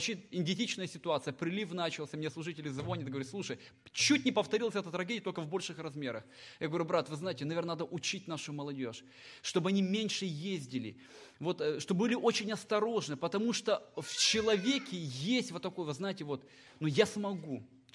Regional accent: Moldova; moved away

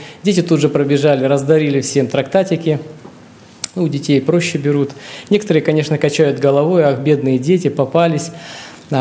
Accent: Saint Petersburg, Russia; я из Санкт-Петербурга приехал первый раз здесь, в Сибирском объединении.

